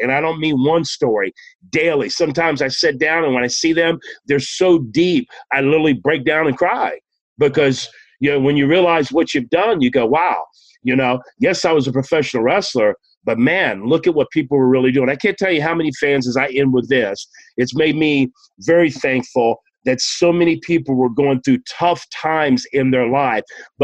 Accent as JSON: {"language": "English", "country": "United States", "said": "Of course, I'm Native American, so it'd be a great honor, just not only for me, but I represent a whole nation of people, the Native American nations, First Nations, and all indigenous people."}